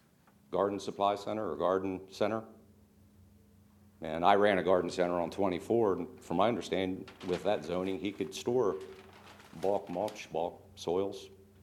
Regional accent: Lewes, Delaware, United States; I'm here to represent the applicant. I'm from Lewis, Delaware, by the way. I've lived here for 30 years. My father's from here.

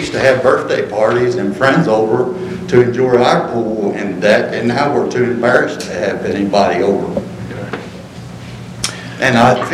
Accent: Dagsboro, Delaware, United States; I mean, I'm a lifelong Sussex County. I grew up in Dagsboro. I lived there for 26 years, and then I moved to my property here. I've been there for 30 years.

